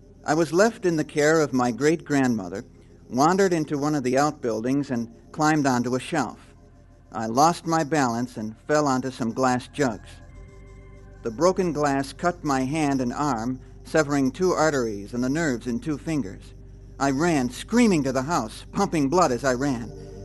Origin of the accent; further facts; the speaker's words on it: Evansville, Indiana, United States; My hometown is Evansville, Indiana, though I have now been away from there for a long time.